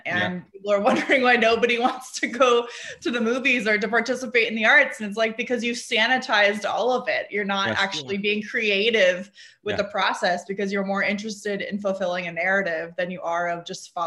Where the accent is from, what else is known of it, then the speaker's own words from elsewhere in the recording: United States; And that's something that I appreciate as an American.